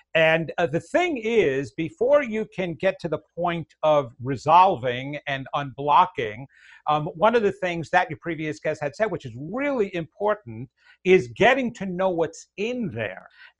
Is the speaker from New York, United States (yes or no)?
yes; New York, United States; now in Raleigh, United States; I'm in Raleigh, North Carolina, and you will soon tell that I'm not originally from Raleigh, North Carolina. I don't know. It's usually my hair that gives me away. I'm from the New York area originally, Long